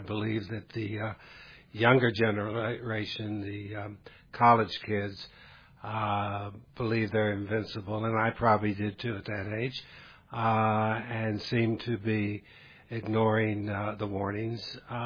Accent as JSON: {"language": "English", "region": "Texas", "country": "United States", "tie": "born or raised there", "also_born_or_lived": "Maryland", "said": "We're from Texas. I wasn't born in Texas. I was born in Maryland but raised in Texas."}